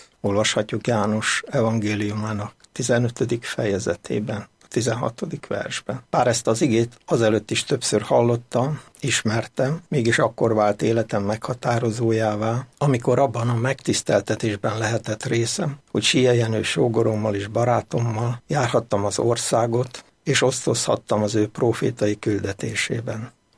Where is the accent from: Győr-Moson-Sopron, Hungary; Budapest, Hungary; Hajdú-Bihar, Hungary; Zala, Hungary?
Budapest, Hungary; A középiskolába aztán Pestre kerültem, mert Újpesten laktunk, és a belvároson túl jártam iskolába